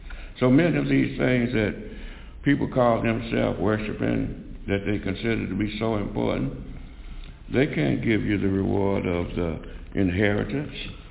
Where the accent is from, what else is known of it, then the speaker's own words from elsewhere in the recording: United States; I was born here in America, and I've lived here and traveled outside, but for the last 75 years that I've been on this earth, this has been my home.